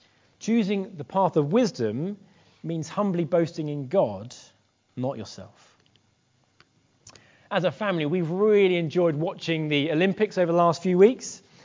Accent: England, United Kingdom; as an Englishman.

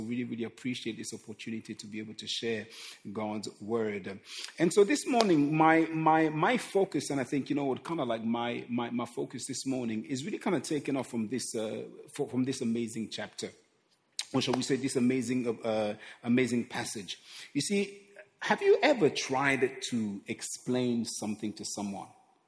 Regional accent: Croydon, London, United Kingdom; and I am from Croydon, of course.

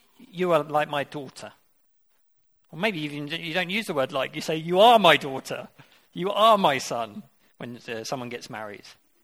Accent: United Kingdom; because I'm British

